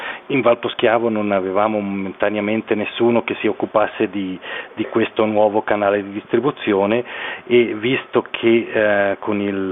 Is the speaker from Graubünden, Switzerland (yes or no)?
yes; Graubünden, Switzerland; sono un poschiavino, sono nato e cresciuto nella Val Poschiavo, poi mi sono spostato oltre Bernina per i miei studi e quindi sono rientrato nella mia valle